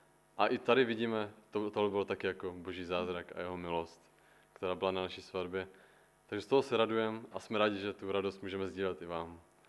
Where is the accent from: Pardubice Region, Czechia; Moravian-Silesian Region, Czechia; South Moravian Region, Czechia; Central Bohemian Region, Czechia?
Moravian-Silesian Region, Czechia; Steřič; tak jsem původem ze Steřiče, to je malá vesnička poblíž Frýdku Místku.